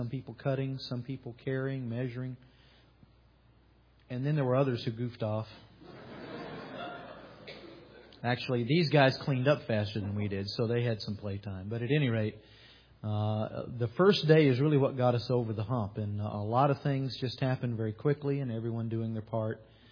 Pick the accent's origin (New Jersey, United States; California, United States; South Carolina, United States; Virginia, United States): Virginia, United States; here we're from Northern Virginia, and we like the committee view of VDOT.